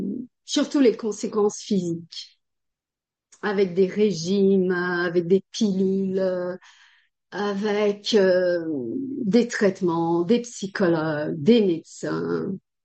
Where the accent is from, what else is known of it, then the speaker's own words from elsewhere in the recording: Brazil; French is a second language; je suis brésilienne et je parle français parce que j'ai suivi toute ma scolarité à l'école française, j'ai de la famille en France